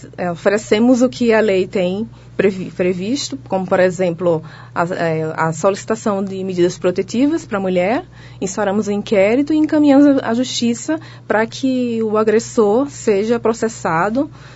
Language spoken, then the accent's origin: Portuguese; Recife, Pernambuco, Brazil; moved away as an adult; now in União da Vitória, Brazil; Bom, eu sou do Recife, onde eu morei praticamente minha vida inteira. O meu sotaque dá para perceber que eu não sou daqui, né, professor?